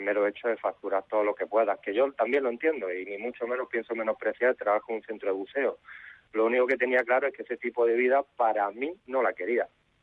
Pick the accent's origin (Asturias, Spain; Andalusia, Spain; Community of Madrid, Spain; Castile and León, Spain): Andalusia, Spain; Almería; Yo soy de Almería, allí en Almería tenemos Cabo de Gata, que es una zona preciosa